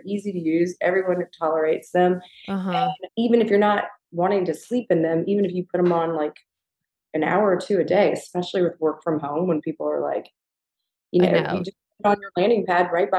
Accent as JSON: {"language": "English", "region": "the South", "country": "United States", "tie": "born or raised there", "said": "And Gigi and I both growing up in the South"}